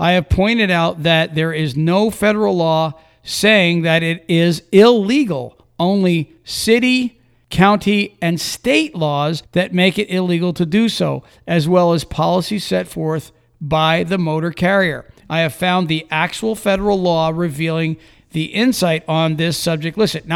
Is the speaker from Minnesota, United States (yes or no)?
no; Georgia, United States; If I got a license for it in my home state, which is Georgia, is that going to be valid in other states?